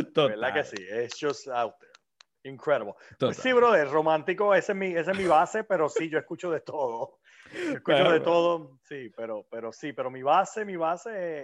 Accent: Puerto Rico; creciendo en Puerto Rico, yo crecí, como tú dices, yo crecí con … yo crecí con … con todas esas bandas legendarias de los 80 y de los 90.

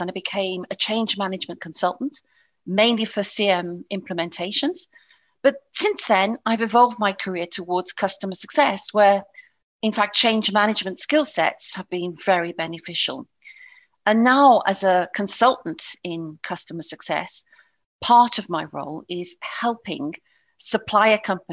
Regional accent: England, United Kingdom; accent: British; now in Paris, France; You'll have probably gathered by my British accent. Yes, I am English originally, but I consider myself European in soul and have been based in Paris for some time, over 25 years.

